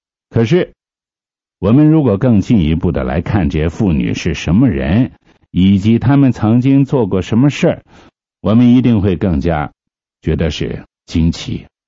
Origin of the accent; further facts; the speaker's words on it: China; 我们是中国人呢，为什么我们今天能够蒙神的怜恤顾恤呢